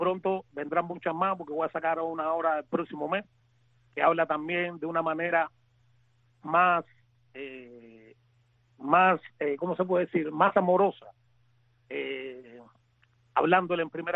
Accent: Cuba; para mi Cuba, también en especial para las hermanas Garrido, que son de mi pueblo

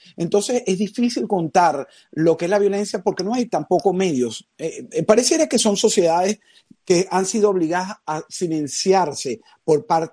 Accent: Venezuela; Ahora, en mi país de origen, en Venezuela

